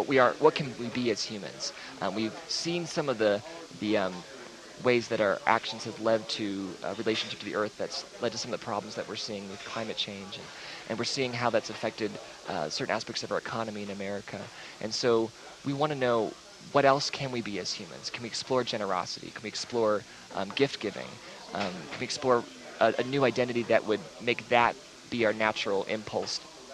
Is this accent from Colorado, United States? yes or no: yes; Colorado, United States; also born or lived in Texas; growing up in Colorado and Texas, growing up as a queer country boy in Colorado and Texas